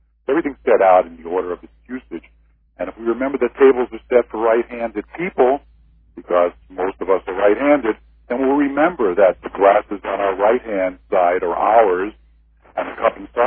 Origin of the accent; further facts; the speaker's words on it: New York, United States; I grew up in New York. It was a three-ring sign. I grew up in New York